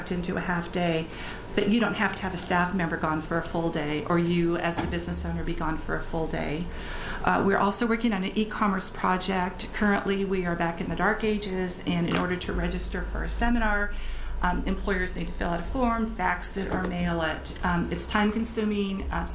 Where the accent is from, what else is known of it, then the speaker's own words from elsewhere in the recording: Burns, Oregon, United States; I was born and raised in Burns. I worked in John Day. I worked in Baker City.